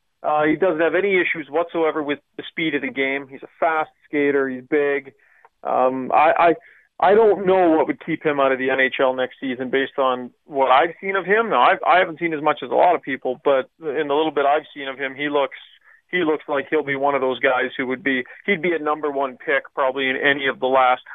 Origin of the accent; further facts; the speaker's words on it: Canada; I'm a sportscaster from Canada.